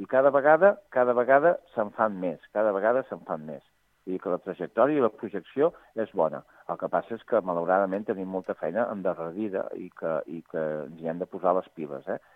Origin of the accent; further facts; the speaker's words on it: Catalonia, Spain; i jo soc del Penedès